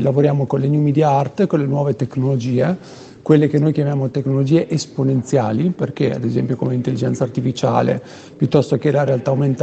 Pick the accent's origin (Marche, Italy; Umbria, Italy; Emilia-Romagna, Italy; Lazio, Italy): Marche, Italy; Fano; noi siamo di Fano, quindi prevalentemente a Fano